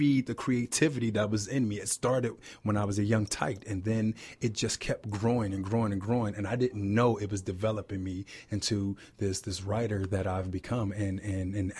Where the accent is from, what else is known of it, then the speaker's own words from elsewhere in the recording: Ohio, United States; Well, everyone growing up in Ohio, you know, the Ohio State University is the place to be.